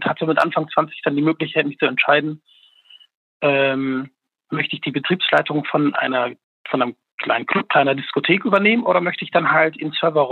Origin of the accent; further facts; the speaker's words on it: Dortmund, North Rhine-Westphalia, Germany; also born or lived in Münsterland / Kassel; ich komme ursprünglich aus Dortmund, bin in den letzten 20 Jahren relativ viel rumgereist innerhalb von Deutschland. Ich hatte Stationen, wo ich im Münsterland gelebt habe